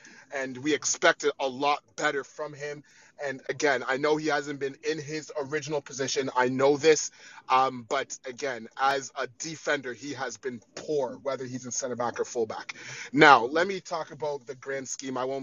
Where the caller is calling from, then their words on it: Toronto, Ontario, Canada; Sorry, I'm coming from Toronto, Canada. There's a big snowstorm here.